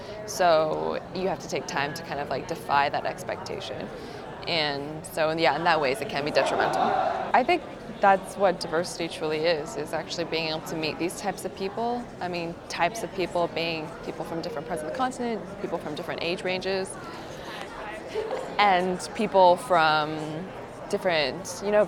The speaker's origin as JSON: {"language": "English", "region": "Washington", "country": "United States", "tie": "born or raised there", "said": "American, Asian Americans, but we're ethnically Chinese. Growing up is great. I grew up in the suburbs of Washington State, very like 30 minutes south of Seattle in a town called Federal Way. It was really nice. I think it was like a very middle class neighborhood experience."}